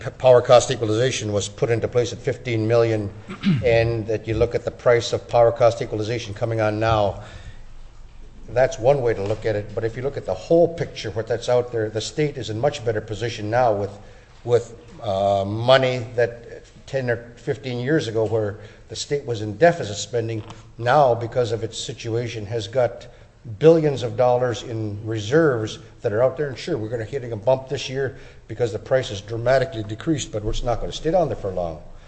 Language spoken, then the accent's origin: English; Golovin, Alaska, United States; I come from Golovin and a small business owner out there.